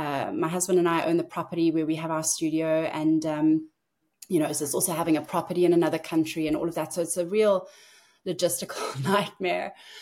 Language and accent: English; South Africa; and being South African, I just hadn't had a window into that world.